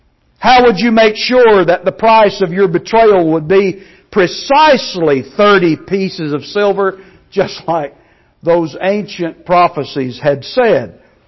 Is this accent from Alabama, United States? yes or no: yes; Alabama, United States; born there; I was born in Limestone County, Alabama, and I had absolutely nothing to do with it.